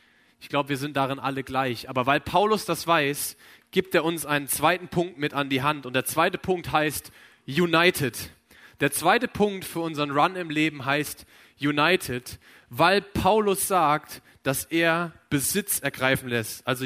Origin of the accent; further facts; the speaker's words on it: Kröffelbach, Hesse, Germany; ich bin aufgewachsen in Kröffelbach, kleines Kaff, irgendwo in Hessen. Und da ist es so, zweimal am Tag fährt ein Bus, wenn du irgendwo in eine Stadt kommen willst, wo irgendwas abgeht.